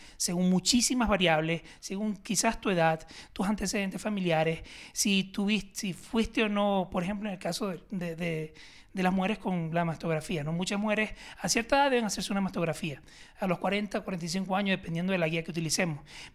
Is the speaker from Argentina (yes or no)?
no; Venezuela; moved away; y yo somos de Venezuela, y pues yo llegué aquí hace aproximadamente como 4 años, y pues con una maleta, como todos los inmigrantes